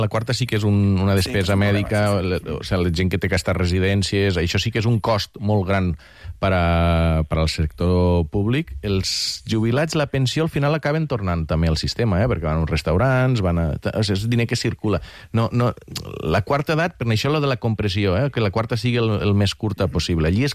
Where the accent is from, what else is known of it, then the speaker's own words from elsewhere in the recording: Catalonia, Spain; jo soc de les Terres de l'Ebre. Allí no fa falta tants de diners per a viure bé a les zones, diguem-ne, més rurals o fora de la ciutat